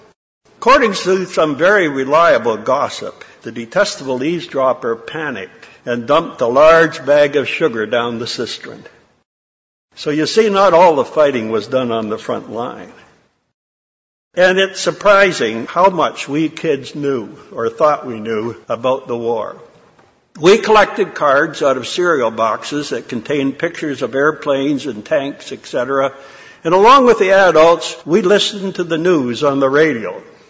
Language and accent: English; Canada; As a child growing up in Canada, I really wasn't affected all that much by the Second World War.